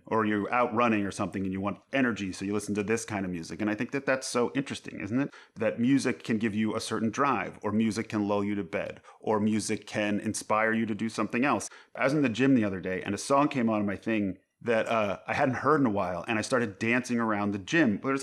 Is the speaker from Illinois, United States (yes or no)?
no; Long Island, New York, United States; Like, I didn't grow up in Washington Heights. I grew up on Long Island, which is a very different place.